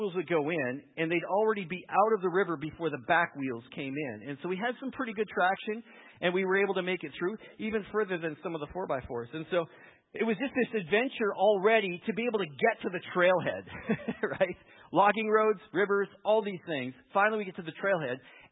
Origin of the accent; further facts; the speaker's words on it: Lethbridge, Alberta, Canada; I grew up in Lethbridge, so we'd go west and we'd end up in Crow's Nest Pass.